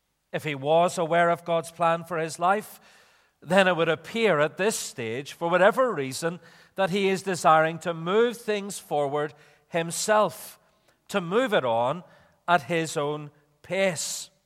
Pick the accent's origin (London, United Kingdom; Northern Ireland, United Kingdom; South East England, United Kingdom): Northern Ireland, United Kingdom; Belfast; Here is where I grew up in Belfast, not up the hill, by the way. I wasn't born in a cave